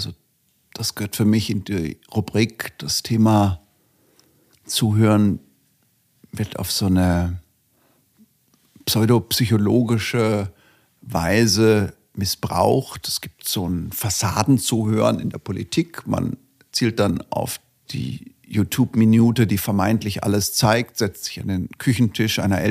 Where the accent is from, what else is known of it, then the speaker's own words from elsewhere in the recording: Tübingen, Baden-Württemberg, Germany; Aber ich komme ja aus Tübingen, der Hauptstadt des Idealismus.